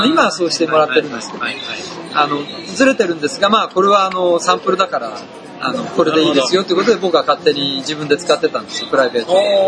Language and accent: Japanese; Tokyo, Japan; now in Osaka, Japan; 僕もまあ東京出身ではあるんですけども、